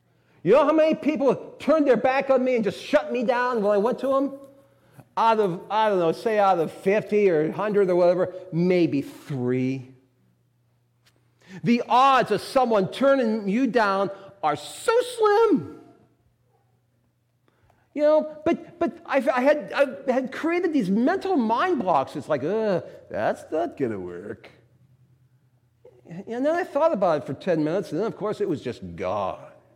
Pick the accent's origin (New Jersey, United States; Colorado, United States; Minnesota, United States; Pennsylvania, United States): Pennsylvania, United States; Pittsburgh; We talked about the Steelers. Steelers. I'm from Pittsburgh.